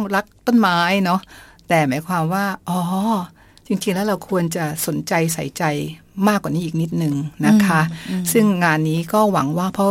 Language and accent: Thai; Bangkok, Thailand; เนื่องจากว่าเนาะเราเป็นเด็กกรุงเทพเนาะ